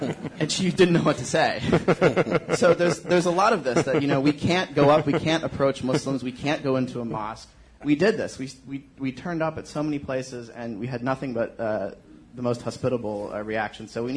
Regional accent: United States; And I, as an American, was hit by a lot of confusion about U.S. policy, a lot of frustration.

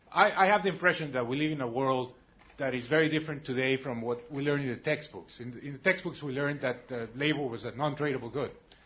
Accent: Colombia; I'm from Colombia.

